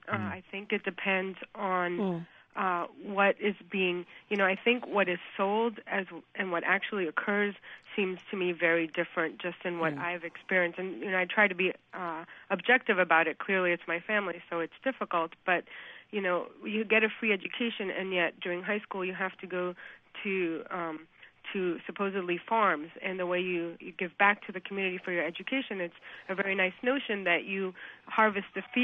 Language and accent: English; Miami, Florida, United States; also born or lived in Cuba; I was born in Cuba and came in 1980 during the Mariela Key West boat lift and grew up in Miami